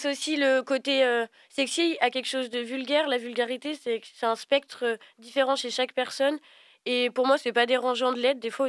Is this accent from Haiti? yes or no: no; France; Parce que moi, j'ai grandi en France, j'y suis allée qu'une fois au Congo.